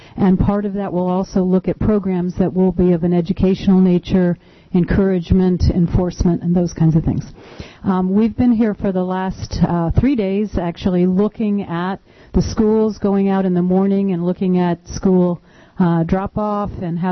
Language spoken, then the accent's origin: English; Cordova, Alaska, United States; I'm from Cordova, Alaska